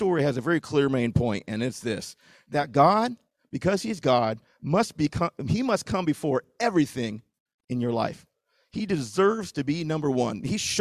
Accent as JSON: {"language": "English", "region": "Washington", "country": "United States", "tie": "born or raised there", "said": "I grew up in Washington, and I went to University of Washington."}